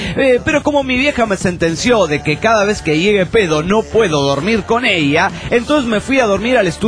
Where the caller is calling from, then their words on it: Oaxaca, Mexico; soy papá de Bebolinas desde Oaxaca, México.